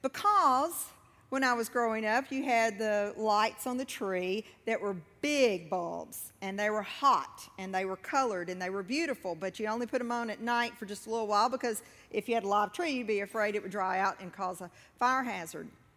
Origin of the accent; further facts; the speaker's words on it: Arkansas, United States; So, growing up in South Arkansas, there were quite a few rolling hills of pine.